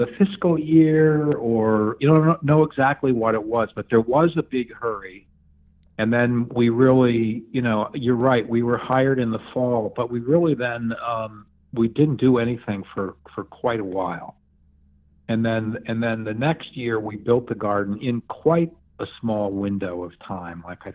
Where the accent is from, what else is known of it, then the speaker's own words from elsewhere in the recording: New York, United States; So I grew up in the Borscht Belt Catskills.